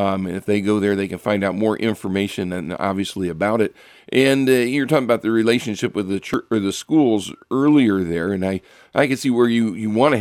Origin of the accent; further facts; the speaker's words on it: Ohio, United States; I'm from Summit County and just north of Akron